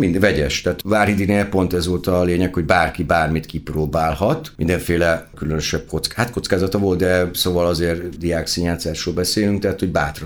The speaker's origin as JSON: {"language": "Hungarian", "town": "Debrecen", "region": "Hajdú-Bihar", "country": "Hungary", "tie": "born or raised there", "said": "70-es évek Debrecene, tehát 67-ben születtem, és akkor úgy eszmélek, az olyan 70-es évek közepe egy ilyen nagyon szürke, ködös, zárt világ volt a miénk, ahol mi felnőttünk"}